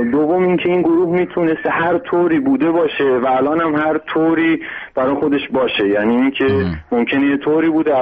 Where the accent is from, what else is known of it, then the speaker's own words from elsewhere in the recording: Iran; خودم یه ایرانی هستم،